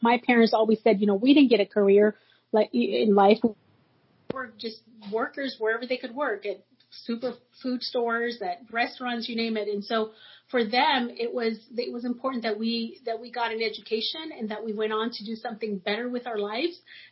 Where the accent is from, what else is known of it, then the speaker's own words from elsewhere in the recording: Washington, United States; moved away as an adult; now in San Diego, United States; So, well, I grew up in Washington State. I probably spent, let's see, my first 25 years in Washington State.